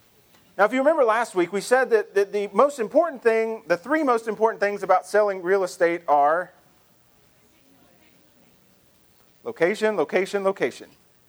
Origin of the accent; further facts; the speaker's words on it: Memphis, Tennessee, United States; also born or lived in Texas; I grew up in Texas. I grew up in Memphis. We lived for 7 years in Texas when I was in middle school.